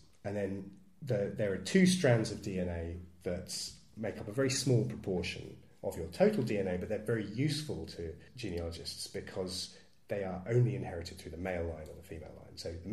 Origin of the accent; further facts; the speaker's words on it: East of England, United Kingdom; So whereas you and I, including if I'm from Suffolk, thank you very much, we should have 256 people eight generations back.